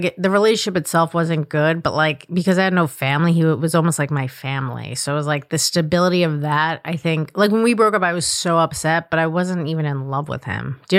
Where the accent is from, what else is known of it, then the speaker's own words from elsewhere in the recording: New York, United States; I don't know if it's like being a New Yorker or where I grew up, but we kind of all had that same sense of humor.